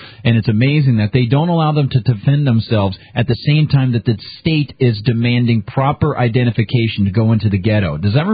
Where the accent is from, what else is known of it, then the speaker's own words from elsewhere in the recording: New Hampshire, United States; whether you're in the Live Free or Die state, my home state, New Hampshire, or anywhere in the United States or the world